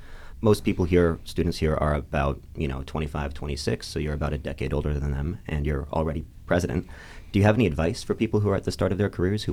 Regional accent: United States; As an American, I have to say I'm a little bit jealous.

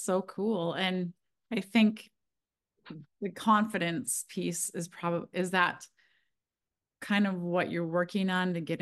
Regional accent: Minnesota, United States; I'm from Minnesota. These are these people.

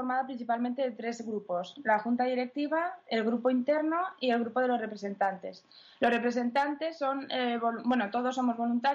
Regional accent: Spain; somos españolas, vamos a empezar por España.

